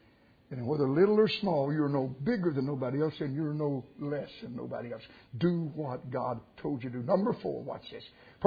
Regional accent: United States; I remember we grew up on the Conasauga River down there.

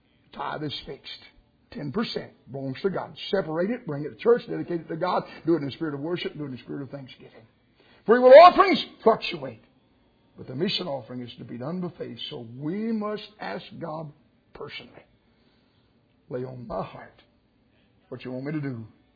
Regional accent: United States; I remember we grew up on the Conasauga River down there.

